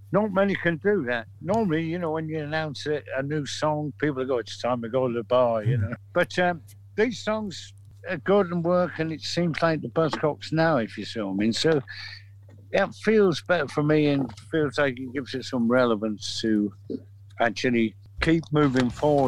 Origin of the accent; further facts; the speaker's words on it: Manchester, North West England, United Kingdom; We're from Manchester. It's like coming from New Jersey or something.